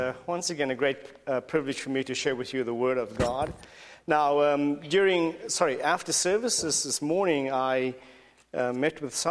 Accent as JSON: {"language": "English", "town": "Cape Town", "region": "Western Cape", "country": "South Africa", "tie": "born or raised there", "said": "I grew up in Cape Town and found the Lord and served the Lord in the Matrosmenae Church of the Nazarene."}